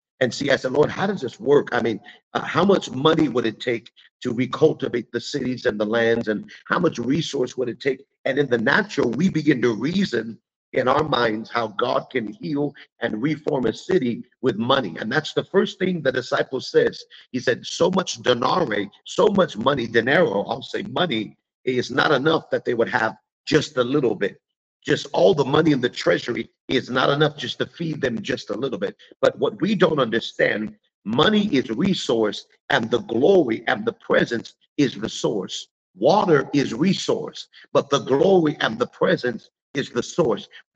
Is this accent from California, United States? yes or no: yes; California, United States; See, I grew up in California, and I started working at 14 years old construction.